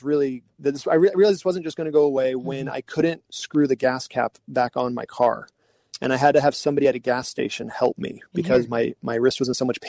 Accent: California, United States; now in San Luis Obispo, United States; I had grown up in a congregation that I loved, but I moved away from there and I moved up from Orange County to San Luis Obispo

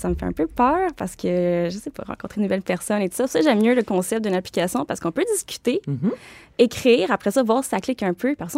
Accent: Saint-Jérôme, Quebec, Canada; Saint-Jérôme.

